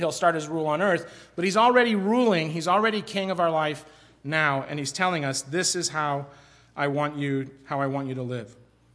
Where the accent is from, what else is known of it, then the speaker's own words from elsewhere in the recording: Waterloo, Iowa, United States; When I was growing up in Waterloo, Iowa, one of the speakers that riveted me was